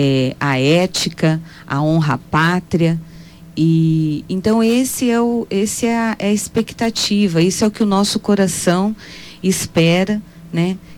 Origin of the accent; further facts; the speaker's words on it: Brazil; nós, como brasileiros, né? Nós temos que ter fé, nós temos que ser otimistas.